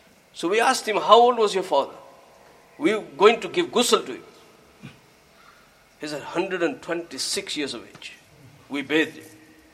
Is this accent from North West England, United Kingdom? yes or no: yes; Blackburn, North West England, United Kingdom; I had a very, very good friend of mine who I grew up with in Blackburn.